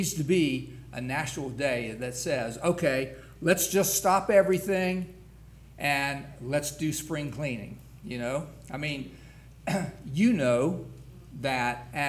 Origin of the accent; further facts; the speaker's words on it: West Virginia, United States; and of course, you know, we're from West Virginia, so we understand it